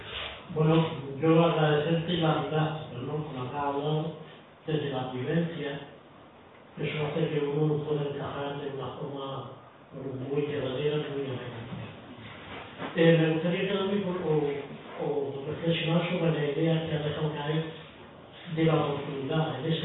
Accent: Cazorla, Andalusia, Spain; Y es cierto, yo soy de Cazorla

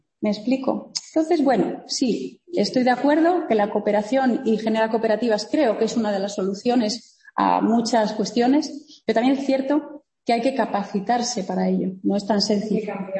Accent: Andalusia, Spain; Yo soy de Cuenca Minera, y claro, ámbito Cuenca Minera, sector industrial, daros cuenta, en lo que surge es una clase obrera muy potente

